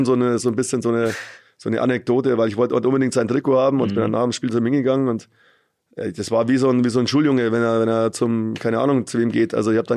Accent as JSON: {"language": "German", "town": "Munich", "region": "Bavaria", "country": "Germany", "tie": "born or raised there", "said": "Ich bin 10 Minuten im Olympiastadion aufgewachsen, bist der einzige Münchner auf dem Platz zu dem Zeitpunkt."}